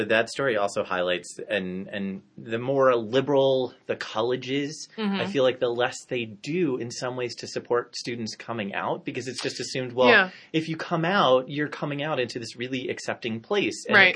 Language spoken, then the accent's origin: English; New Jersey, United States; So, I mean, I grew up in New Jersey